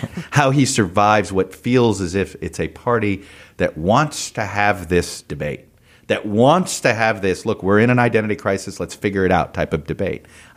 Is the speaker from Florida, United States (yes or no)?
yes; Miami, Florida, United States; I grew up in Miami. He was such a towering figure in how of the politics that I learned.